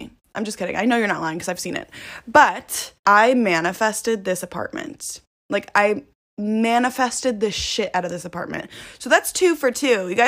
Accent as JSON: {"language": "English", "town": "Chicago", "region": "Illinois", "country": "United States", "said": "I'm originally from Chicago, so it's not really a super big shift in dynamic."}